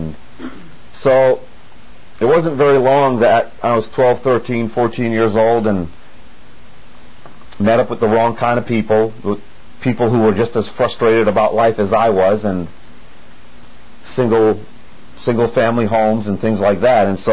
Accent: Maine, United States; I grew up in Northern Maine, and when I was 4 years old, my father died. I was sitting out front of our house in Maine and playing with some trucks

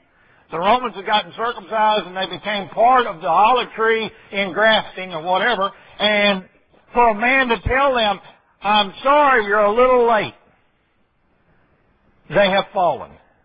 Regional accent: Arkansas, United States; I'm in English, and I'm not real good at that. Come from Arkansas.

